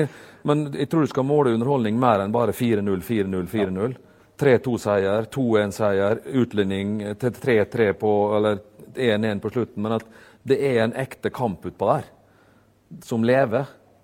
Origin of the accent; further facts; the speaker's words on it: Rekdal, Møre og Romsdal, Norway; Jeg husker jeg satt på senga, dobbeltsenga hjemme på Rekdal på soverommet til moderen